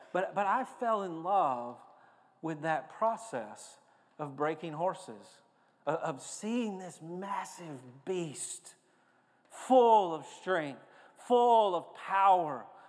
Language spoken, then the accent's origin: English; Lewisburg, Tennessee, United States; I grew up in Lewisburg, Tennessee. I was about 30 minutes from the walking horse capital of the world.